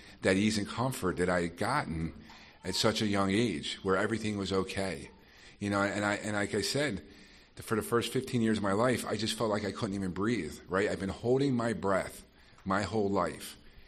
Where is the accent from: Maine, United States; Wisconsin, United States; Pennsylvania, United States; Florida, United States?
Pennsylvania, United States; Delaware County; I'm from Delco, Delaware County, south of Philadelphia.